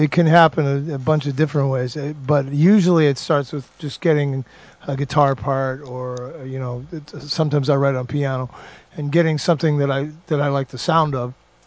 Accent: Toledo, Ohio, United States; born there; also born or lived in Pennsylvania / Maryland; So I was born in Toledo, lived there for a whole 2 weeks, and then we moved to different towns in Ohio, then Pennsylvania, then Maryland.

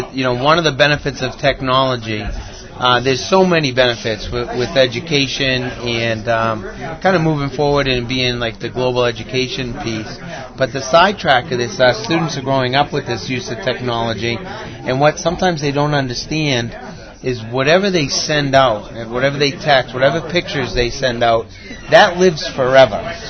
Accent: Salem, Massachusetts, United States; I mean, I grew up in Salem.

